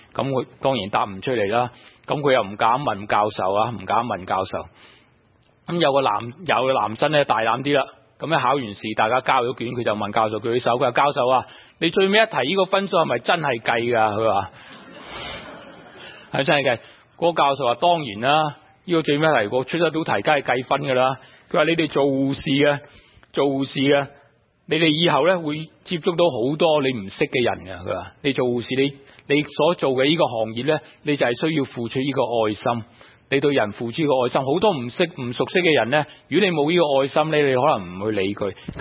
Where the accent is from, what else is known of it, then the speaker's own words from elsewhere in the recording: China; 呢、這個好多我哋中國人比較差嘅，我覺得